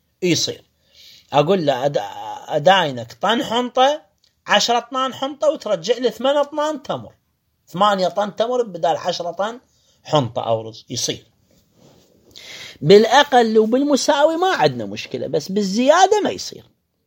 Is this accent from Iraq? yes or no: yes; Iraq